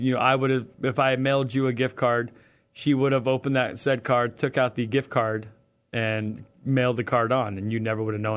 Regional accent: United States; I'm American.

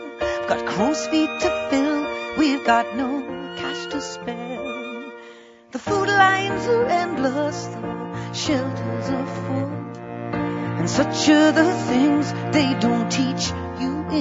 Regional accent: London, United Kingdom; I'm from London.

